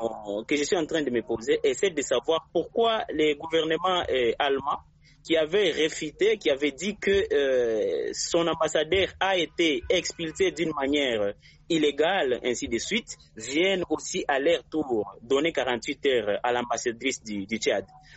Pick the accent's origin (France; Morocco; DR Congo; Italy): DR Congo; ici chez nous en RDC